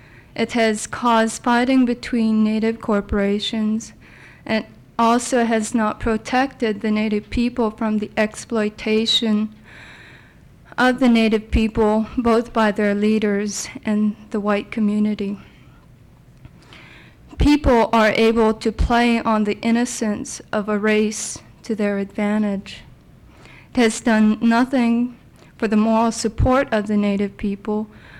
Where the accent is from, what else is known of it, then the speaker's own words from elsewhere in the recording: Unalakleet, Alaska, United States; I'm originally from Unalakleet.